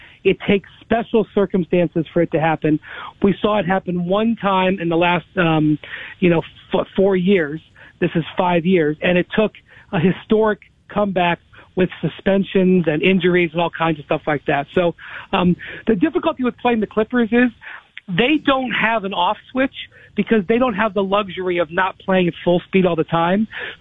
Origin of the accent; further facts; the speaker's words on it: Akron, Ohio, United States; Right, so I'm from the Midwest. I'm from Akron, Ohio.